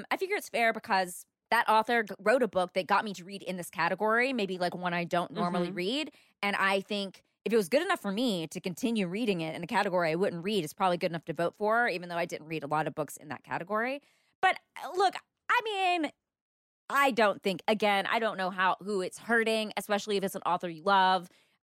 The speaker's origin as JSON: {"language": "English", "region": "the South", "country": "United States", "said": "I'm from the South, so I'd probably say Tara."}